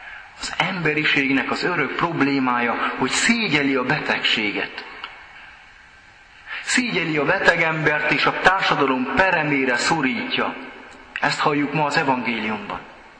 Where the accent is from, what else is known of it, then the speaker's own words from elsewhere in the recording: Sândominic, Harghita, Romania; accent: Székely; Én Csíkszentdomokosról származom, Székelyföldről, valószínű, hogy érződik is az akcentuson.